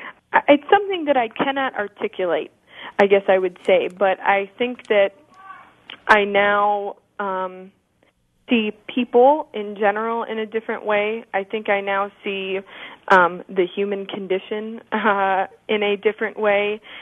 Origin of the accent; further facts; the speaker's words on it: United States; In terms of my safety and how I've been perceived here as an American, I felt very welcomed